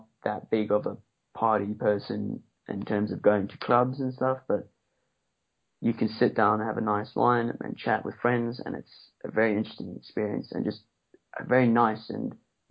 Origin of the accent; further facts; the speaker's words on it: South Africa; now in Argentina; Because I come from South Africa, it's a very similar environment.